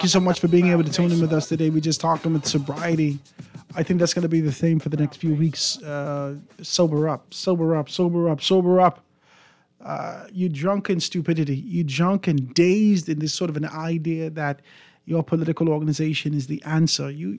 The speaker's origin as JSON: {"language": "English", "region": "Grand Bahama", "country": "Bahamas", "lives_now": "Abaco, Bahamas", "said": "Mr. Grant, I'm from Grand Bahama, but I'm now on Abaco working. As soon as I can see something moving in Grand Bahama, I am gone."}